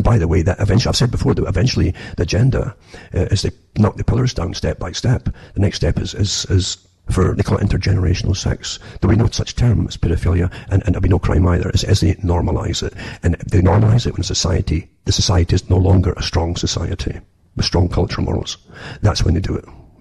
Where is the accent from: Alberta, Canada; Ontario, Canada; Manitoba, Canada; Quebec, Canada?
Ontario, Canada; from Ontario, Canada, and it's good night